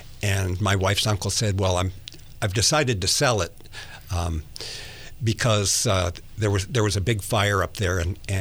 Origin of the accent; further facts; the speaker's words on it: Mill Valley, California, United States; I grew up in Mill Valley.